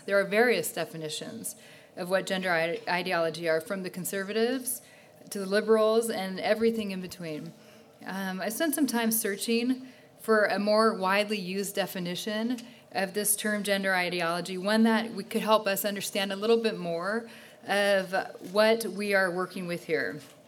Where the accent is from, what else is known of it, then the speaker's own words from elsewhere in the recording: Colorado, United States; We're from Colorado.